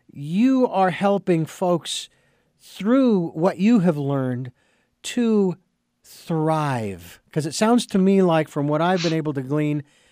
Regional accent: Phoenix, Arizona, United States; born there; I was born legally blind and I was born in Phoenix. And so that made me a Phoenician blind.

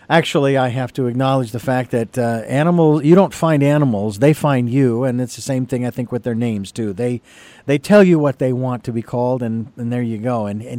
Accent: Phoenix, Arizona, United States; now in Santa Barbara, United States; when I have been walking the streets of Phoenix, which is my hometown, which is where you are these days, in that general area, and even here in Santa Barbara

